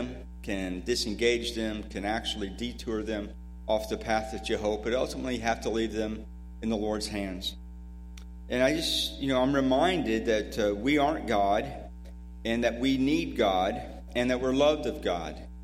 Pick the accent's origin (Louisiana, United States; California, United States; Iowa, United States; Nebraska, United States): Iowa, United States; also born or lived in Snowville, Georgia; it reminds me of growing up in Iowa and then down in Snowville, Georgia, my folks moved there.